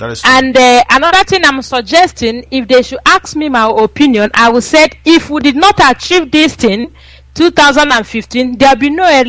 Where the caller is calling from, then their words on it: Spain; I'm calling from Spain.